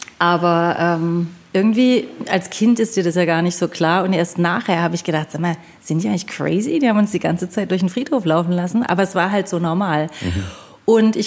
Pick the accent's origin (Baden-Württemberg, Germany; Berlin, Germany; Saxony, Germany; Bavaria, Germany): Baden-Württemberg, Germany; Neckargartach; Und deswegen bin ich schon immer in Neckargattach groß geworden.